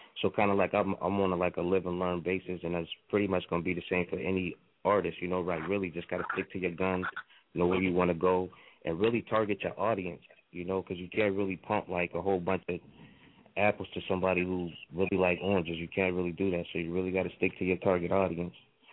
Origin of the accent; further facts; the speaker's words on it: Erie, Pennsylvania, United States; from Erie, Pennsylvania. You know what I'm saying? 814 in the house for sure.